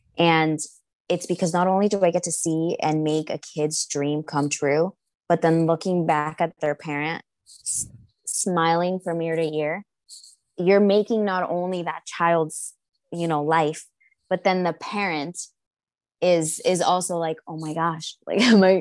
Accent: Miami, Florida, United States; moved away as an adult; Now, I lived in Miami. I grew up in Miami. I lived in Miami most of my life. And it wasn't until about the age of, I think, 18 or 19 that I moved out of South Florida.

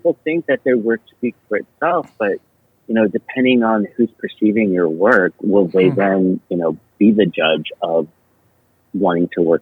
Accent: Seattle, Washington, United States; moved away as an adult; I grew up in Seattle in the late 80s, early 90s.

